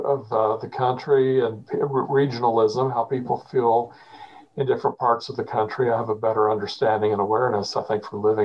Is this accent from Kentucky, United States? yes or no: yes; Lexington, Kentucky, United States; I was born and grew up in central Kentucky, the area around Lexington, Kentucky.